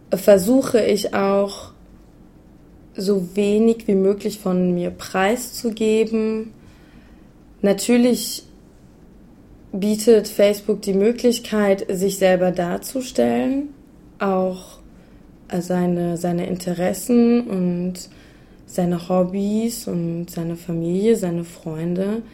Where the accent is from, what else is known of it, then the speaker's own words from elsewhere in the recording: Germany; damit ich in Kontakt zu meinem Heimatland bleibe, mit meinem Heimatland bleibe, also mit Deutschland.